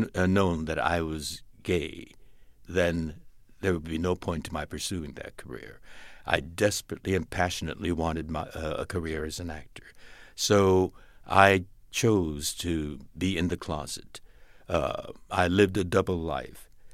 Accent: United States; born or raised there

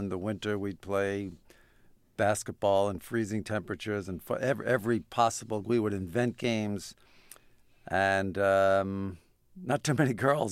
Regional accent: Brooklyn, New York, United States; I grew up in Brooklyn in a in Sheepshead Bay. I lived right under the Belt Parkway, and there were four buildings, which was my little universe.

